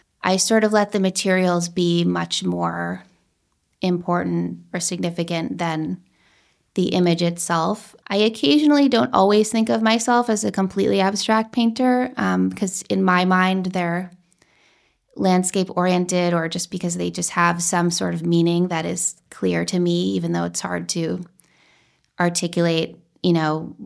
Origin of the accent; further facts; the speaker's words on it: New York, United States; I grew up in Tribeca.